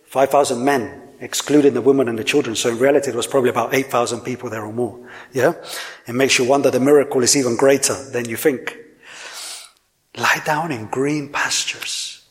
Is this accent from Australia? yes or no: no; Colombia; now in United Kingdom; And we're from Colombia. We went to Colombia, so part of Colombia is in the Caribbean